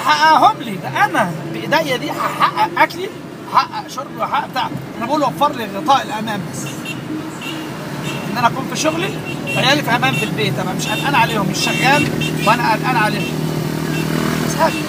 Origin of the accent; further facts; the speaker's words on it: Cairo, Cairo Governorate, Egypt; أنا من شبرا معرفش الفرق، كلنا مع بعض سواسية